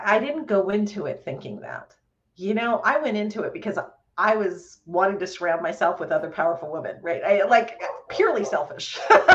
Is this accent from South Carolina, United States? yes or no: no; California, United States; I'm from Southern California, and I gotta say, tacos.